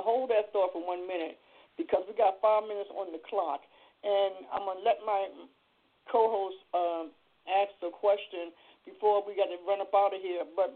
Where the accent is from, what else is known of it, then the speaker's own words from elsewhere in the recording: Woodstock, New York, United States; I grew up in the Woodstock area, so you know that's what we're doing, loving everybody, you know.